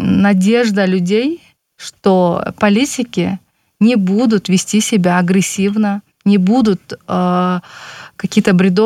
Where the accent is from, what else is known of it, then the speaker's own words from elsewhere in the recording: Kyrgyzstan; на эту инициативу мы смотрим как из Кыргызстана, мы говорим, классно, мы тоже в гости можем сходить. Но как бы наше положение и положение белорусов несколько отличается.